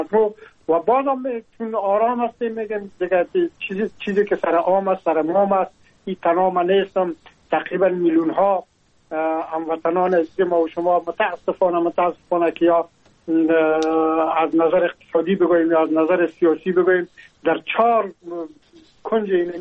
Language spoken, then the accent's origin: Persian; Afghanistan; now in France; از افغانستان بر آمدم و تقریبا این از 3 سال میشه که ما در فرانسه زندگی میکنم